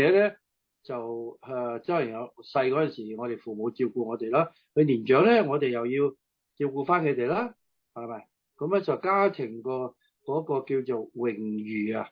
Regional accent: China; 但系我哋中国人咧就唔一样，好似有时候放假

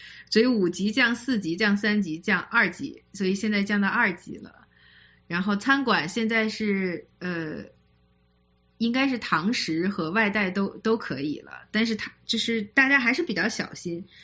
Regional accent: Shandong, China; 我山东人，所以我就开始这个试图重现，对，试图重现家乡的美食，就是以面食为主

